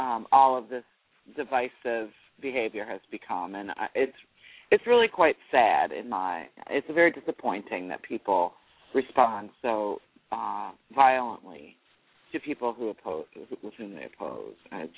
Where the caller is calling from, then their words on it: Georgia, United States; I want to say that I'm calling in from East Cobb County in Georgia this evening.